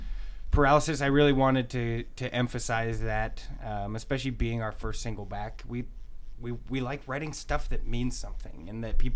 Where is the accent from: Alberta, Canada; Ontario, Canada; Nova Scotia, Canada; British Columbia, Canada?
Ontario, Canada; Oshawa; we're from Ontario, more specifically Oshawa, Ontario.